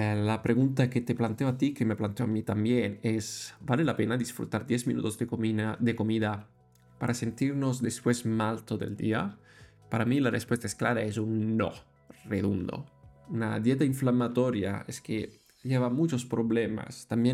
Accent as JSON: {"language": "Spanish", "country": "Italy", "said": "Aquí es un reto para yo que soy italiano porque crecí con mis abuelas"}